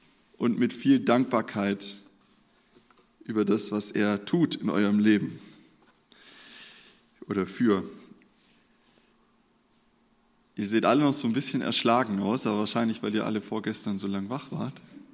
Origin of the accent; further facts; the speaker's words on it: Bavaria, Germany; da wo ich aufgewachsen bin in Bayern